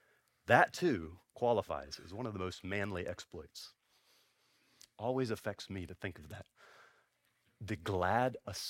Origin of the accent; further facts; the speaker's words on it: Franklin, West Virginia, United States; a funeral home in Franklin, West Virginia. This is my hometown.